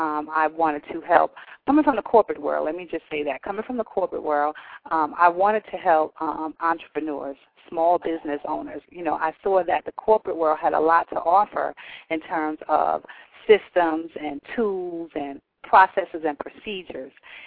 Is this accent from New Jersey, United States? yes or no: yes; Newark, New Jersey, United States; Well, I am from Newark, New Jersey. I grew up in the inner city of Newark, and I was born to two teenage parents, and I grew up without really having that structured family life.